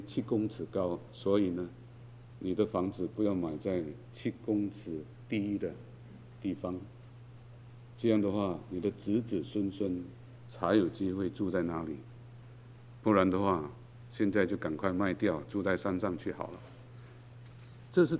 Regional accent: Penang, Malaysia; 那我的家乡槟城也是在海边了。不，就本身就是海岛了

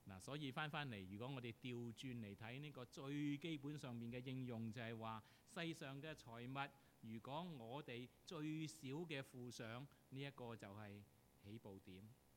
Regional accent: China; 我们中国人都说恻隐之心人皆有之

